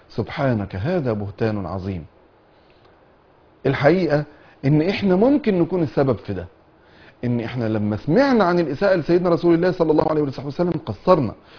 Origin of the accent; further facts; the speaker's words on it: Egypt; في القرى عندنا في مصر